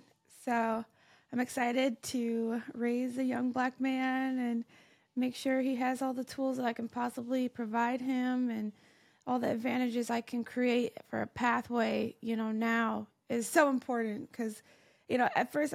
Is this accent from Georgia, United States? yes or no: no; Michigan, United States; growing up in Michigan and not understanding tech at all.